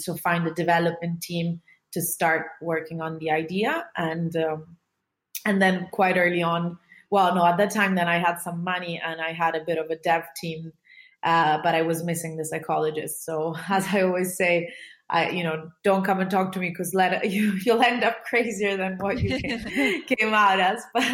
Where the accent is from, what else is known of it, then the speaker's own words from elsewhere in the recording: Italy; now in United Kingdom; So I moved to the UK from Italy about 8 years ago. And during that move, after that move, I was essentially left without a therapist because my therapist was back in Italy.